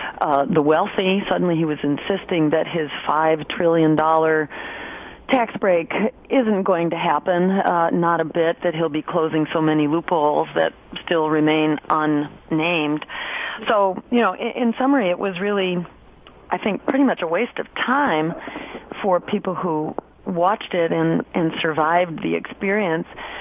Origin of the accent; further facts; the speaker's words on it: Massachusetts, United States; in my home state in Massachusetts